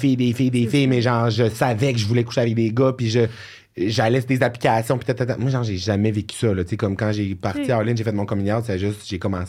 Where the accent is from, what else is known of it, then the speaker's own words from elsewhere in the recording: Quebec, Canada; T'sais, moi, je viens du Saguenay.